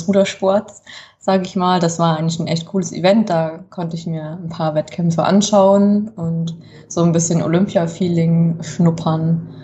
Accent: Kassel, Hesse, Germany; Ich bin in Kassel geboren und groß geworden.

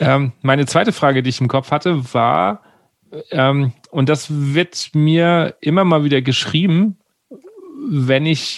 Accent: Bavaria, Germany; ich merke das schon in Hessen jetzt. Also ich komme ja eigentlich aus dem Rand Bayern.

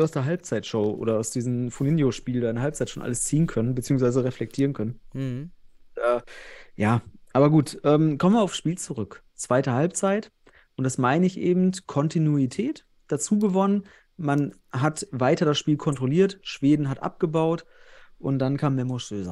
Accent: North Rhine-Westphalia, Germany; Ich komme ja selbst aus Westfalen

